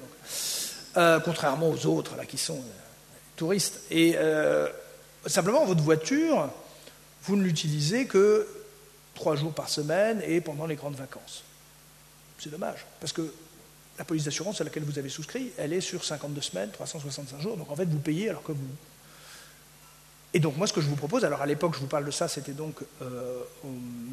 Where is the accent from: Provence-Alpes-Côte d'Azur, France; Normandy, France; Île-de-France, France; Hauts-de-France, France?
Île-de-France, France; Paris; Alors, moi, en tant que bon parisien, je conduis jamais, hein